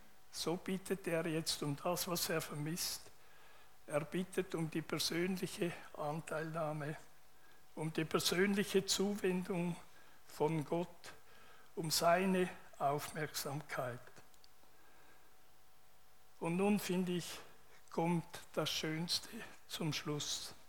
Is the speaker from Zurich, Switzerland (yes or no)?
yes; Winterthur, Zurich, Switzerland; In der FEG Winterthur, wo ich aufgewachsen bin